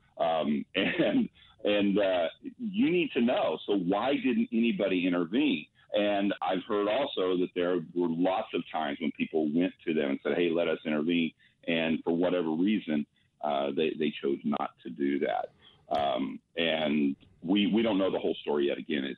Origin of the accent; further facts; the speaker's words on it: Texas, United States; You know, it's like I'm a Texas resident. I grew up in Texas my whole life.